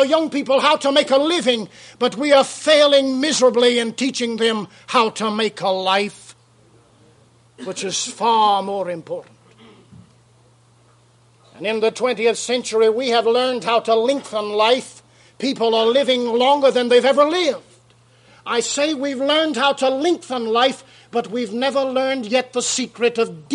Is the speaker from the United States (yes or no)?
yes; United States; born there; I make no apologies for the fact that I am an American by birth.